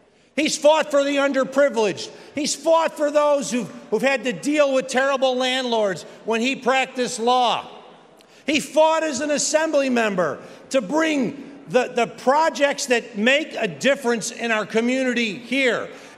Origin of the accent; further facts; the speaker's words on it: Lackawanna, New York, United States; And if you know what it was like growing up in Lackawanna in the mid-80s, it was not easy.